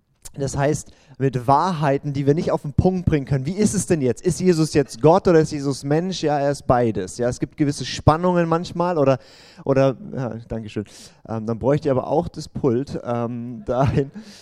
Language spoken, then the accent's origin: German; St. Georgen im Schwarzwald, Baden-Württemberg, Germany; ich bin aus St. Georgen im Schwarzwald, das ist aber Villingen-Schwenningen die Ecke